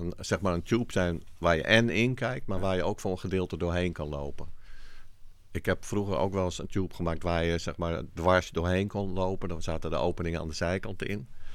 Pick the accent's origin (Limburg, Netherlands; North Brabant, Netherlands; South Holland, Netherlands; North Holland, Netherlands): North Holland, Netherlands; Amsterdam; Ik groeide op in Amsterdam-West. En Amsterdam-West was toen best wel een interessant buurtje, om het zo maar te zeggen. Er gebeurde veel. En veel verschillende culturen.